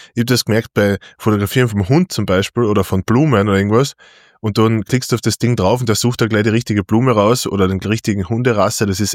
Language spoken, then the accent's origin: German; Austria; aber auch bei uns in Österreich viele Firmen, die einfach innovativ sind